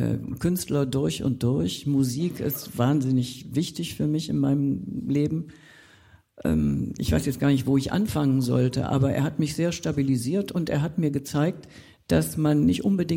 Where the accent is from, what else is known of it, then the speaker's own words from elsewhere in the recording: Cologne, North Rhine-Westphalia, Germany; also born or lived in Bavarian Forest; Ich bin im Bayerischen Wald teilweise aufgewachsen, aber im Wesentlichen in Köln, weil mein Vater war eben in Köln beim Sinfonieorchester des WDR